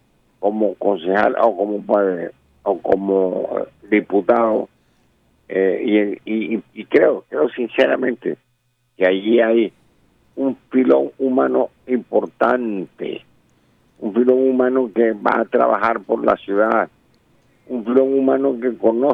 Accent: Barranquilla, Atlántico, Colombia; a mí me parece, como barranquillero y como atlanticense

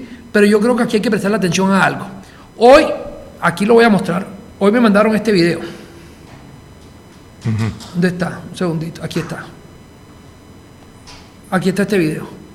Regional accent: Colombia; somos nosotros los colombianos.

